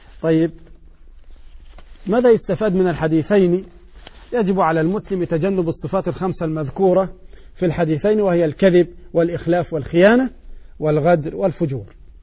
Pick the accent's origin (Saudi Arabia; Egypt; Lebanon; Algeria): Egypt; عندنا في مصر